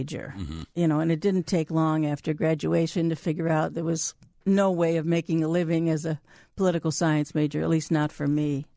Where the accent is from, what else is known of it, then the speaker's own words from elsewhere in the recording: Chicago, Illinois, United States; Rogers Park.